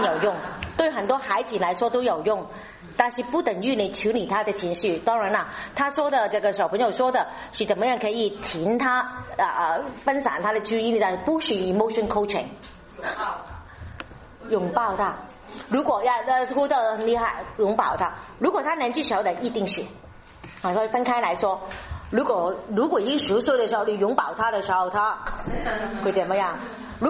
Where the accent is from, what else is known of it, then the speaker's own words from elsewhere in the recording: China; 所以说我们中国人在哪个时候，如果孩子解不了的时候，你跟他讲道理的时候是完全没用的